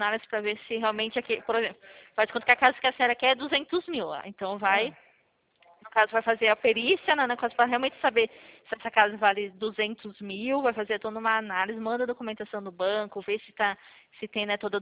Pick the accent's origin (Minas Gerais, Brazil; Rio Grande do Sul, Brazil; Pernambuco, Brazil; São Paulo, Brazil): São Paulo, Brazil; São Carlos; eu sou de São Carlos